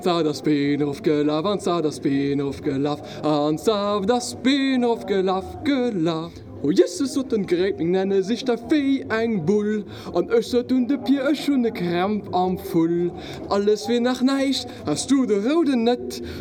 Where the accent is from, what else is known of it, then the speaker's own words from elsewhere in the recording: Luxembourg; Je suis originaire du Luxembourg. Là, je suis à Sarreguemines où je travaille.